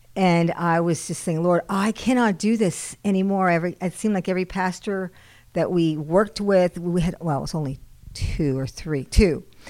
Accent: Indiana, United States; So I was raised in Indiana, in the hills of Indiana.

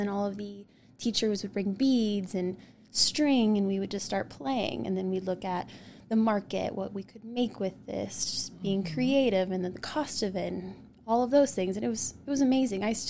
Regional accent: Colorado, United States; I would like to start with just saying I'm from Colorado.

